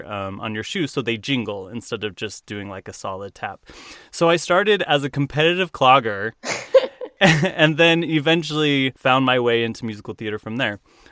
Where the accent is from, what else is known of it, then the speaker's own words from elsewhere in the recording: Utah, United States; And then I got involved in clogging because I'm from Utah. So like Rocky Mountain, country western clogging.